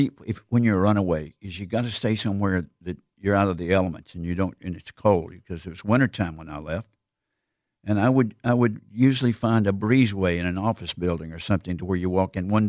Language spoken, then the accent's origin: English; Humboldt, Tennessee, United States; And, well, I grew up in Tennessee. Grew up in Humboldt, which is, you know, between Memphis and Jackson, Tennessee. And just a country boy